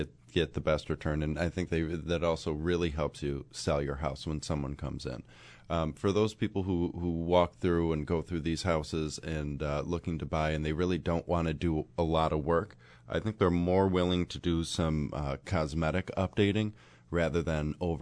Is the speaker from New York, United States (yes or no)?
yes; Buffalo, New York, United States; Growing up in the Elmwood Village and living in the city my whole life without air conditioning, I don't think it's that big of a deal. You know, and we live in Buffalo.